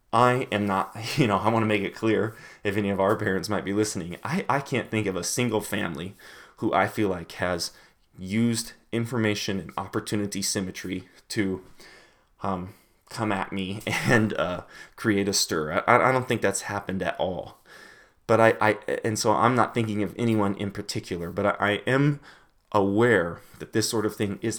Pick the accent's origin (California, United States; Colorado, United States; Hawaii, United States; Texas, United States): Colorado, United States; Longmont; now in Lincoln, United States; but I know back home where I grew up in Longmont, Colorado, certain schools are magnet schools